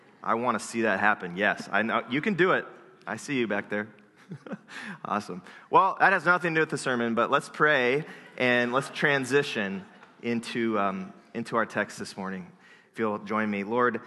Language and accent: English; Iowa, United States; I'm from Iowa, so it's not as big of a deal